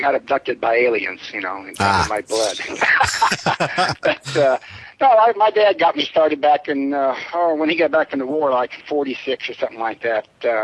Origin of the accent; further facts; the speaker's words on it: Colorado, United States; But seeing I was raised out in Colorado, out in the middle of the plains, we had a lot of wide open spaces.